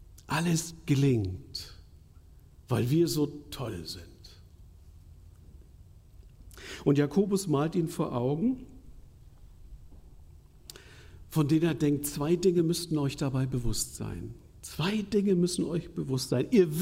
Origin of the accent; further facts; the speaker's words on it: Hamburg, Germany; ich komme aus Hamburg